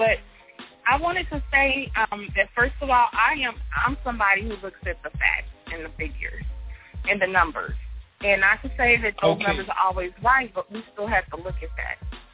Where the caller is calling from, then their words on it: St. Louis, Missouri, United States; I'm calling from St. Louis.